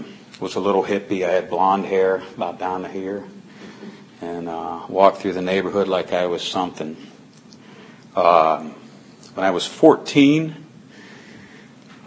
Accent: Pontiac, Michigan, United States; born there; I was born in Pontiac, Michigan, August 28, 1963.

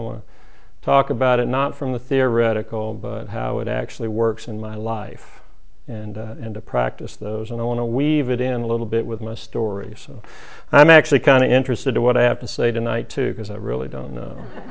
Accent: East Point, Georgia, United States; But I was born in Georgia Baptist Hospital in 1955, so coming up on 59 years in November, so. And lived down in East Point for a few years, in fact, till I was about 7 or 8.

